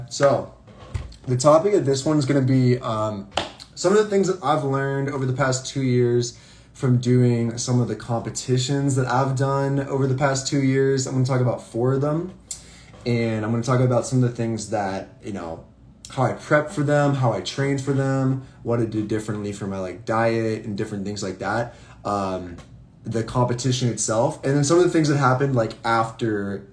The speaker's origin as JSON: {"language": "English", "town": "Pittsburgh", "region": "Pennsylvania", "country": "United States", "said": "And I am from Pittsburgh"}